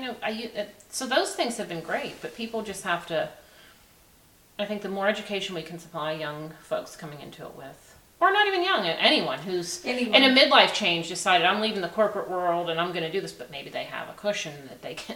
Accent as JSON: {"language": "English", "town": "Pittsburgh", "region": "Pennsylvania", "country": "United States", "tie": "born or raised there", "said": "I mean, I grew up in a city. I'm from Pittsburgh. So, like, this whole, like, lifestyle was not, you know, I didn't start with that."}